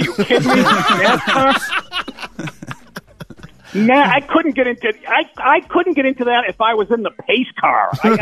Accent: North Shore, Massachusetts, United States; This town reminds me of when I grew up in North Shore, Massachusetts, in the it's like the 70s.

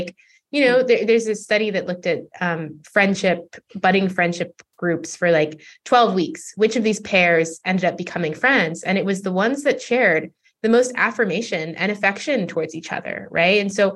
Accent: United States; Like, I'm from the US too.

